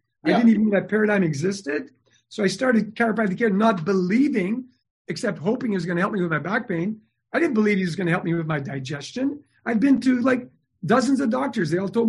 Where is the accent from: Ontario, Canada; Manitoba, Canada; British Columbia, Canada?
Ontario, Canada; Timmins; also born or lived in Toronto; Okay, so I'm from Canada. I'm from a little town in northern Canada called Timmins, Ontario.